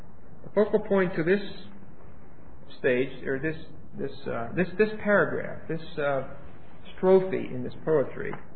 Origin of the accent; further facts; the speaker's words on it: Pittsburgh, Pennsylvania, United States; back in my hometown of Pittsburgh, there's an amusement park called Kennywood.